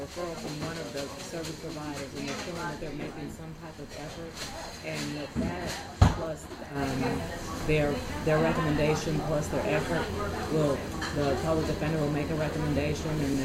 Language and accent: English; Cowpens, South Carolina, United States; senior solicitor. I've been back with the city for about 5 years now, and I'm originally from Cowpens.